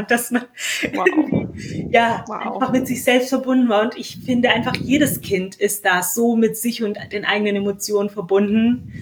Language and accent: German; Belarus; ich bin in Weißrussland aufgewachsen